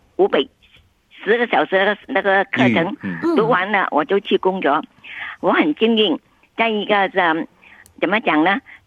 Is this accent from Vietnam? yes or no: yes; Vietnam; moved away as an adult; now in Australia; 我是越南华侨，我从越南移民到澳洲的，在越南时候呢，我是全职的主妇